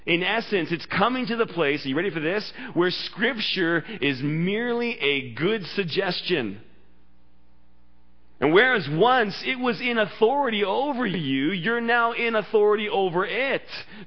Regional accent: Canada; Maybe the only time we get excited about being Canadian is during the Olympics when Team Canada, the Team Canada of hockey comes together to win a gold medal. But apart from that, we're so complacent as Canadians.

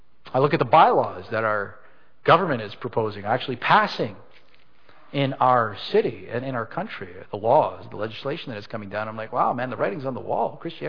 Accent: Canada; I grew up in Canada. I see my nation turning to a big pot of garbage.

